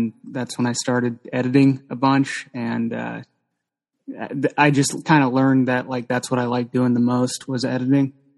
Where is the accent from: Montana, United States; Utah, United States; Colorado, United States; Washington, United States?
Washington, United States; Seattle; Yeah, because I'm from Seattle. So, you know, it was close. It was like just a close drive and I could go back and see my family and stuff.